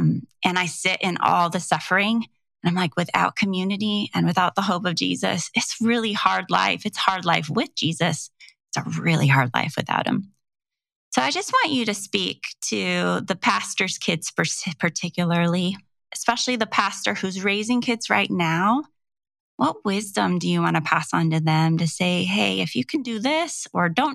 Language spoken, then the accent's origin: English; Oregon, United States; So if you're around that area, I'm from Oregon, so it's a little bit of a jump.